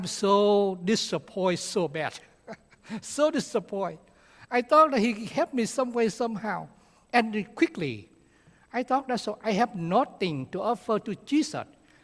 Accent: Vietnam; English is a second language; You should know that I'm growing up in the Buddhism family. Like a lot of Vietnamese, we blame that we are a Buddhist worship ancestor or something like that.

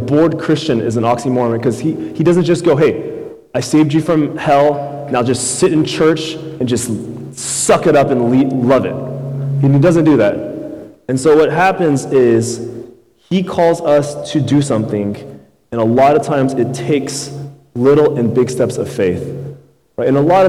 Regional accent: Houston, Texas, United States; I grew up in Houston all my life, and I currently live in Missouri City, kind of Sugar Land area, if that kind of gives you a frame of reference.

